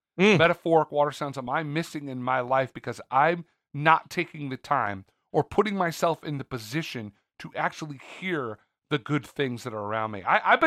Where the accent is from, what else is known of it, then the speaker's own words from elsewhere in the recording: California, United States; I don't know what I had growing up in California.